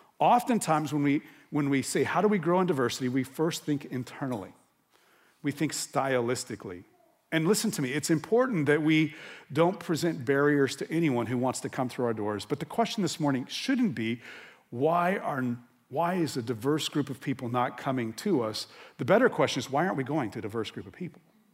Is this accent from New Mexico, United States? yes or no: yes; New Mexico, United States; if you're not familiar with New Mexico, my home state, New Mexico is a minority-majority state.